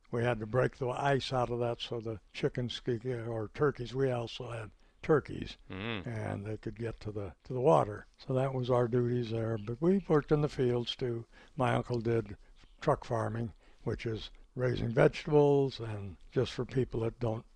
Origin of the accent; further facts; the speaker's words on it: Los Angeles, California, United States; born there; Well, I was born in Los Angeles, and my father was a carpenter.